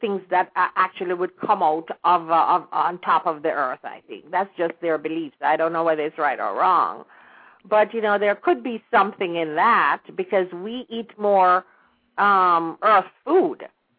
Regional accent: Jamaica; moved away; being born and raised in Jamaica gave me more of a foundation or actually an acknowledgement of who I am as a person.

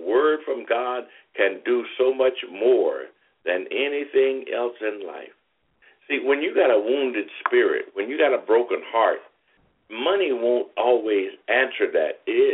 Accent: Alabama, United States; I'm born and raised in Alabama, and, you know, we didn't have much

